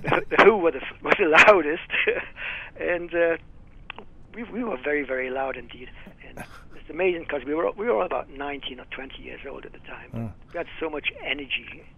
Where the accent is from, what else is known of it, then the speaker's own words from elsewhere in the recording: Newcastle upon Tyne, North East England, United Kingdom; I'm a Geordie. I'm from Newcastle upon Tyne, England.